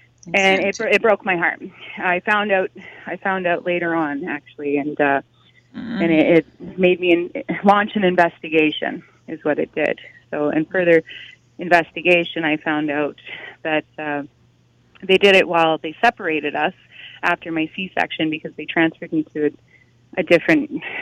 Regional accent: Fort St. John, British Columbia, Canada; I'm from Northern BC in Canada. It's a town called Fort St. John. It's about 27,000 people.

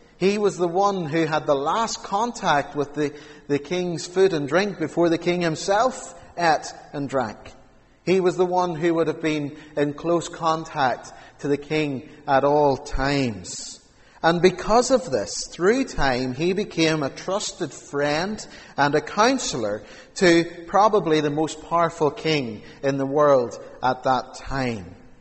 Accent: Castledawson, Northern Ireland, United Kingdom; now in Strabane, United Kingdom; I've been in Strabane now over 3.5 years, and I'm still trying to beat the clock when I'm coming from Castle Dawson to Strabane. When I've been down home to see Mum, I'm coming back up again

